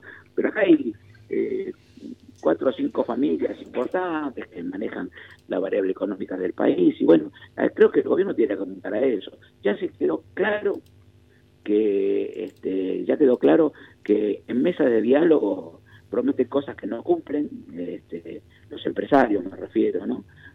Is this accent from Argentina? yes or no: yes; Argentina; las víctimas somos los argentinos y sobre todo los argentinos que somos asalariados.